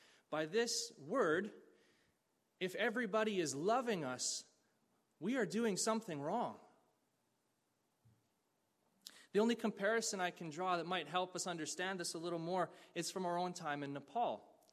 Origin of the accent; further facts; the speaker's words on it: Canada; Here in Canada, quite the opposite is true. See, being Canadian, having our citizenship is very good in so many ways.